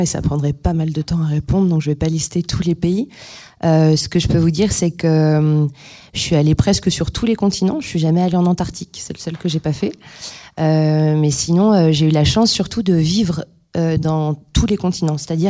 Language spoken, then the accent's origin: French; Normandy, France; On a grandi en Normandie, dans le nord-ouest de la France.